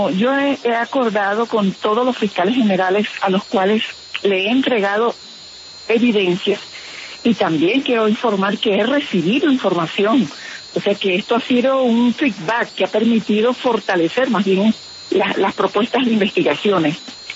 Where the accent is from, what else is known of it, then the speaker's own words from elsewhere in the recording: Venezuela; moved away; hasta donde yo salí de Venezuela y la información que he tenido